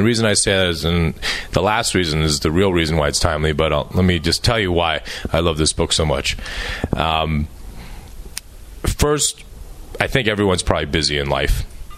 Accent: Dayton, Ohio, United States; I came from Dayton, Ohio. 5 p.m., not 5:01, 5 p.m., we sat down and had dinner, my brother and my two parents.

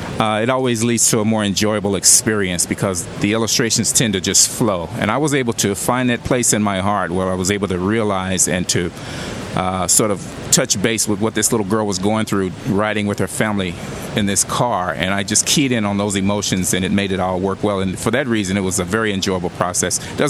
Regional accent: Oklahoma, United States; born there; also born or lived in Kansas City; I was born in Oklahoma, and I lived in Kansas City

